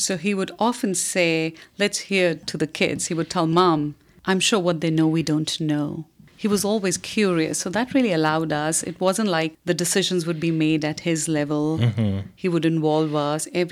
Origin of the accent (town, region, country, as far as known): India; born or raised there